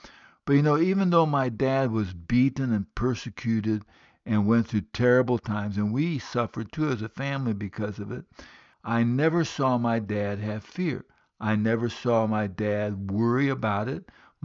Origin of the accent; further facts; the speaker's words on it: Guinea; I grew up in West Africa. My parents were missionaries in Guinea, West Africa.